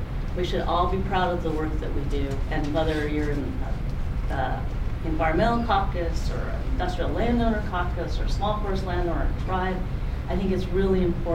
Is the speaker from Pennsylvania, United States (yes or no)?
no; Wyoming, United States; When I was a little girl growing up in Wyoming, which you know is a little bit drier than here, my father would tell me about these beautiful, wonderful Pacific Northwest forests.